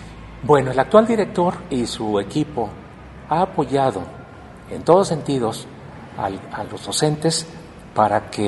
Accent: Mexico; lo que necesitamos como verdaderos mexicanos

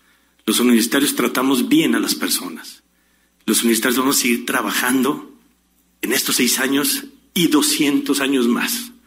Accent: Jalisco, Mexico; todos somos socios de este estado y que todos somos jaliscienses

